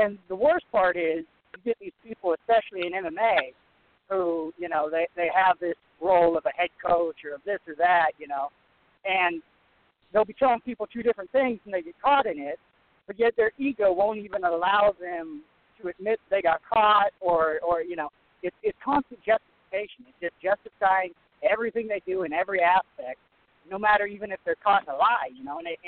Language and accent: English; United States; I'm Native American and less white than most people would assume